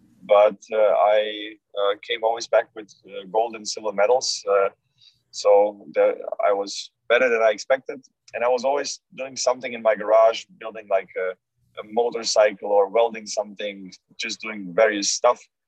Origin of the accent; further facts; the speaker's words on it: Croatia; also born or lived in Germany; growing up in Germany, there were lots of these like car shows on the internet, on the television at that time, not on the internet. That was like in the 90s. And, that was, let's say, further making me addicted to cars. And then when we moved back to Croatia after elementary school